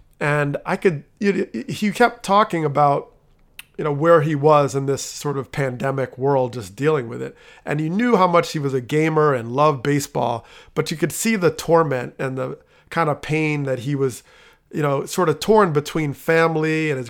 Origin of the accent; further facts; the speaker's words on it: New Jersey, United States; And I grew up in Jersey